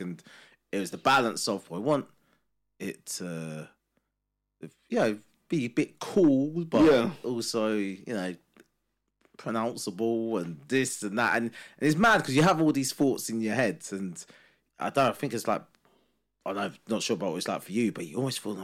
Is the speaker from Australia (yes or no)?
no; Jamaica; being Jamaican, we don't have traditional, there's no language name for us to have really considered.